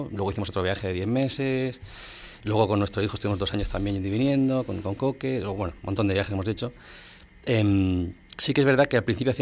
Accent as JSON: {"language": "Spanish", "region": "Canary Islands", "country": "Spain", "said": "Bueno, yo soy canario."}